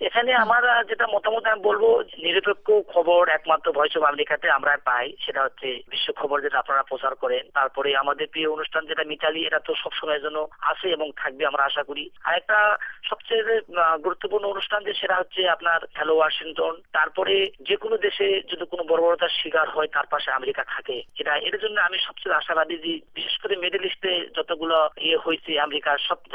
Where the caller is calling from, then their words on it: Bogura, Rajshahi Division, Bangladesh; আমার বাড়ি হচ্ছে বগুড়া জেলায়